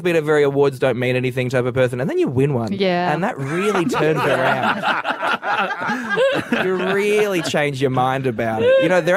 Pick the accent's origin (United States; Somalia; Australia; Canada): Australia; But you know what, I'm very Australian about it